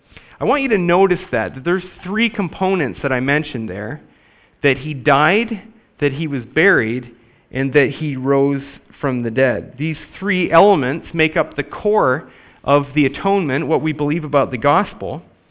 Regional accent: Canada; maybe this is a function of where I grew up in Canada

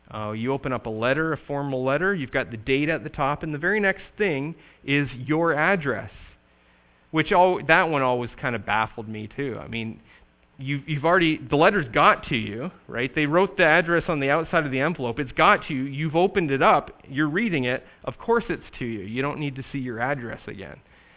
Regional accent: Canada; now in United States; It was strange to me as a Canadian coming into this country to know that some of my classmates were carrying a gun on them.

